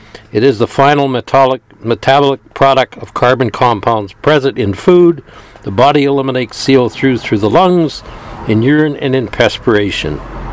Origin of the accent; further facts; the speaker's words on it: British Columbia, Canada; also born or lived in Victoria; I'm a longtime angler in British Columbia. I was born in Victoria, standing by my father's waist when I was 4, coiling line in 2.5 gallon pails.